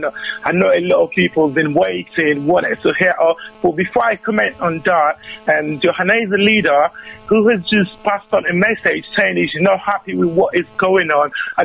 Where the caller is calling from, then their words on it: London, United Kingdom; obviously I'm calling from London. I'm a Biafran living in the UK.